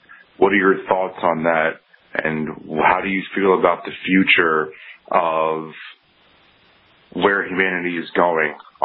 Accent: Miami, Florida, United States; I'm from Miami, Florida.

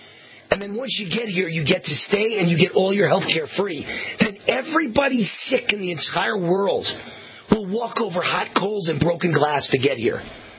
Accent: Las Vegas, Nevada, United States; when they won in Nevada, my home state here in Las Vegas

